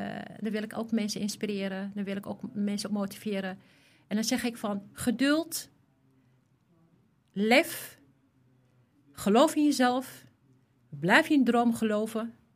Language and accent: Dutch; Morocco; Als Marokkaanse vrouw.